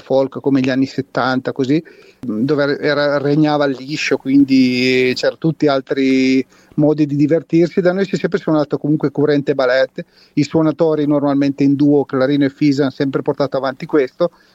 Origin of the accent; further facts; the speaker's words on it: Vernante, Piedmont, Italy; Sono di Vernante.